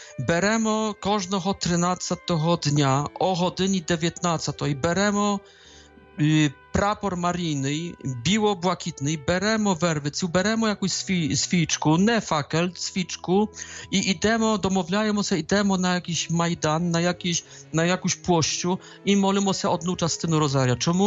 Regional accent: Poland; Ukrainian is a second language; я, поляк, з хусарських польських військ

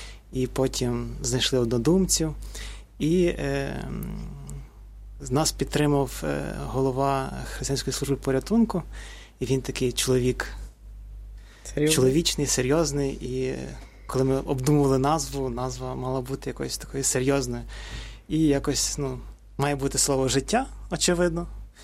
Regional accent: Galicia, Ukraine; now in Kyiv, Ukraine; я сам родом з Галичини, і для мене було очевидно

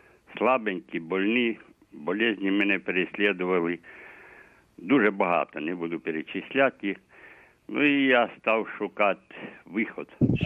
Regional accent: Kyiv, Ukraine

